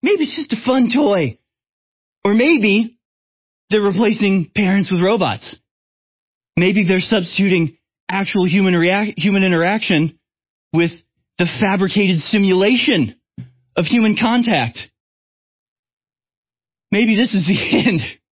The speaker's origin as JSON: {"language": "English", "country": "United States", "said": "I'm in an interesting position because as an American, I have a historical animus to specifically the royal family."}